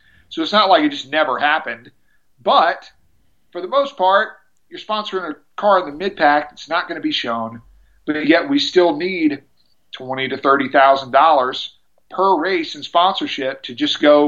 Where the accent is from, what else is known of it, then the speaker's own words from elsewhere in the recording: Memphis, Tennessee, United States; because I'm from Memphis and I just had connections to be able to just talk to the guy